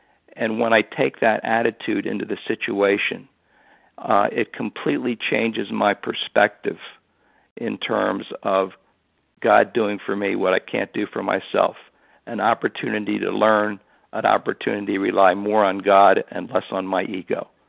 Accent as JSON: {"language": "English", "town": "West Chester", "region": "Pennsylvania", "country": "United States", "said": "I'm from Westchester, Pennsylvania."}